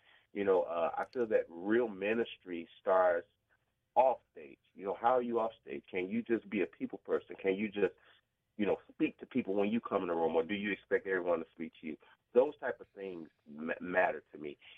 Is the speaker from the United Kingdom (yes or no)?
no; Chicago, Illinois, United States; people have really learned to embrace each proud to say I'm from Chicago.